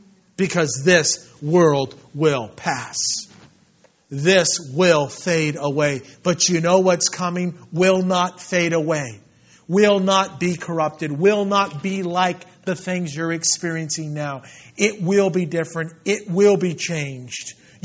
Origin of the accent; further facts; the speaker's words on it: Yorba Linda, California, United States; I'm a homebody. I've been born and raised in Yorba Linda. Never lived outside of the city of Yorba Linda.